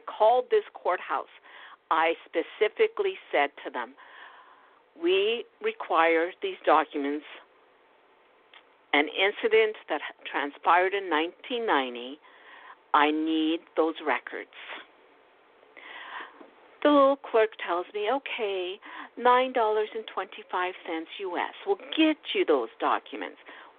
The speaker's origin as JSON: {"language": "English", "country": "Canada", "said": "I am embarrassed to even say I am Canadian."}